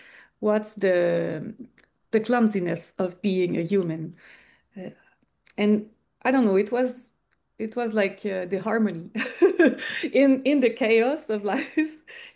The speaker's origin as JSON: {"language": "English", "town": "Sutton", "region": "Quebec", "country": "Canada", "tie": "born or raised there", "second_language": "English", "said": "I personally, I am born in the, I am from Sutton."}